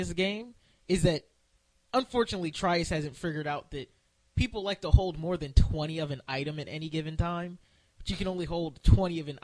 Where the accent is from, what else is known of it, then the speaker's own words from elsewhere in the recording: United States; I mean, like, yo, we're American.